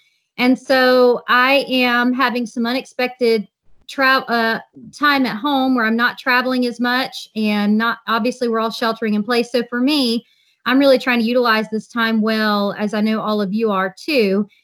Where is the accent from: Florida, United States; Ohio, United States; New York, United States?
Florida, United States; I am from Florida and been living there